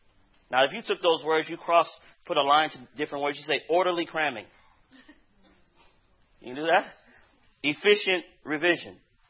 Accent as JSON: {"language": "English", "town": "Riverside", "region": "California", "country": "United States", "tie": "born there", "said": "I was born in Riverside, California."}